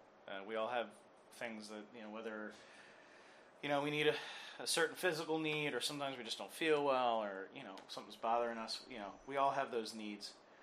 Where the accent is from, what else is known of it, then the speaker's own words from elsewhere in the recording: Pennsylvania, United States; You know, but Jay's from Brooklyn. I'm from Pennsylvania.